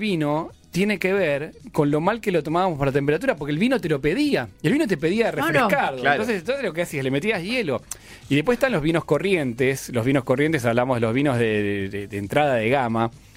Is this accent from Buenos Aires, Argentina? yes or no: yes; Buenos Aires, Argentina; el jugo nefasto que yo tomaba cuando era chico en Flores, en la plaza, con los muchachos